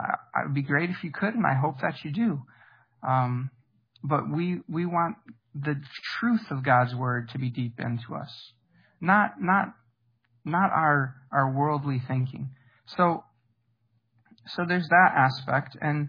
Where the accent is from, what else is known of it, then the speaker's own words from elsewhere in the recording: United States; Well, most of my lifetime growing up in America, like, you'd probably get a better job if you were a Christian.